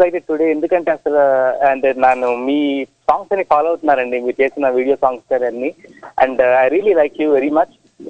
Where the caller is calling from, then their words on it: Hyderabad, Telangana, India; నేను హైదరాబాద్ నుంచి గచ్చిబౌలి నుంచి కాల్ చేస్తున్నానండి.